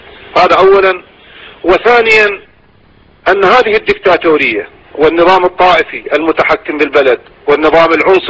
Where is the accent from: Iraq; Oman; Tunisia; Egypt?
Iraq; لأننا كعراقيين نعتقد بأن شعبنا لم يعد يتحمل مزيدا من المخاطر